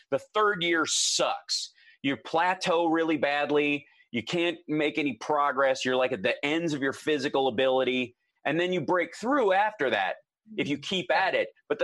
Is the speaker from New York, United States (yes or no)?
no; Peaks Mill, Kentucky, United States; When I grew up in Kentucky, the idea of doing any of it was all fantasy or just impossible. Like there is no, when you grow up in Peaks Mill, Kentucky, there is no, you know, musician, like rock star anyways.